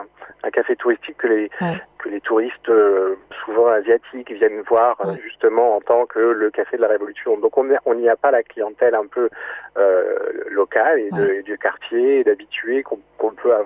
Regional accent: Paris, Île-de-France, France; moi je suis parisien depuis ma naissance

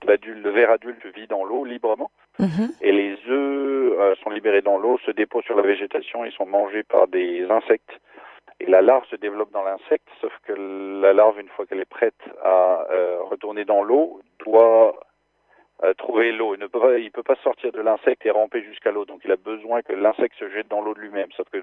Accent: France; j'ai grandi en France avec des chats

